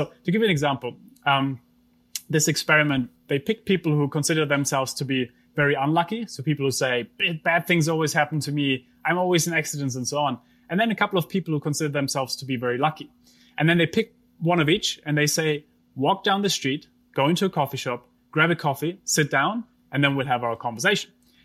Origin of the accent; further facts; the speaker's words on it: Germany; English is a second language; I grew up in Germany